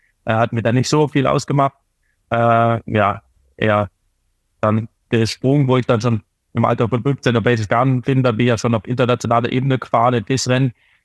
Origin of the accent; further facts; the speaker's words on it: North Rhine-Westphalia, Germany; ich als Westfale, so als Südschwede so ungefähr, hat ein Trainer immer ganz witzig gesagt